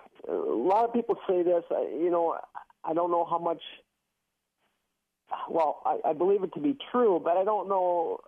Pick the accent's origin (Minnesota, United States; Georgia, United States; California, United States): Minnesota, United States; Duluth; growing up in Duluth, I had a chance to see, I had season ticket to the Bulldog hockey games, which is the college team out of Duluth.